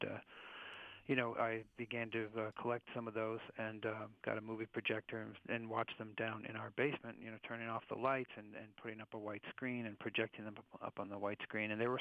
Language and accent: English; Midwest, United States; born or raised there